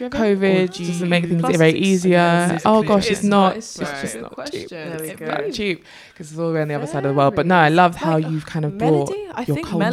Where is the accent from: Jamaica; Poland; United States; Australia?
Jamaica; I'm Jamaican.